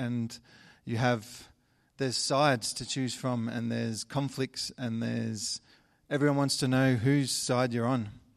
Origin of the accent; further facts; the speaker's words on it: Victoria, Australia; So born and raised in Australia in a small country town, which no one would ever have heard of, but it's a couple of hours out of Melbourne.